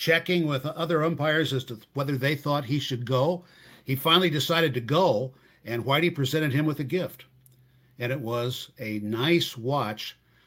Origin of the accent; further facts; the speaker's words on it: Illinois, United States; growing up in West Central Illinois